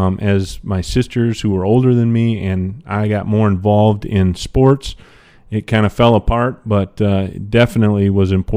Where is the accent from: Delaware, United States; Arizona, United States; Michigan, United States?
Michigan, United States; Zeeland; also born or lived in Evansville; and then I was born in Evansville, and then 3 months into my life, they moved back to Zeeland